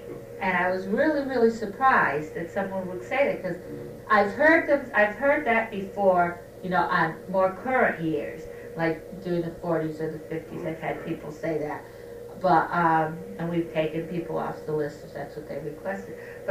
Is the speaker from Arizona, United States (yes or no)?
no; Danbury, Connecticut, United States; well, we're from Western Connecticut. And they go, where's that? You know, we'd say, Danbury.